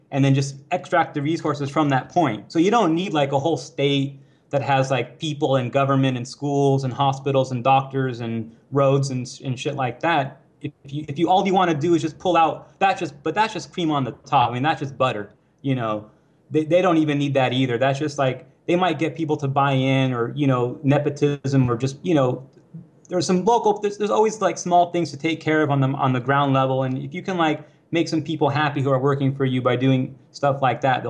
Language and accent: English; United States; but I'm just being objective here. I'm from the United States.